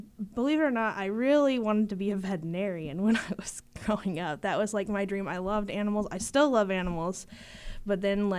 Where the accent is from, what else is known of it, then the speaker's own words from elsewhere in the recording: Goreville, Illinois, United States; It is in Southern Illinois. I'm from Gorville, but that's not very far from Carterville